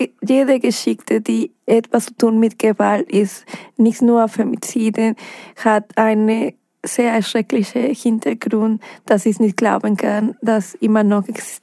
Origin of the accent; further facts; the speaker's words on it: Mexico City, Mexico; German is a second language; Ich komme aus Mexico City und ich muss sagen, ich bin oft auch in Mexiko